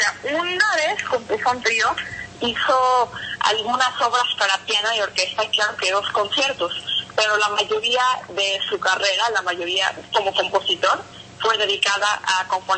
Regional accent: Mexico; como yo soy de México originalmente

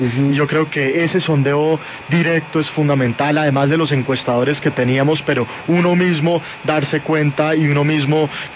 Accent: Bogotá, Colombia; Y eso somos los bogotanos.

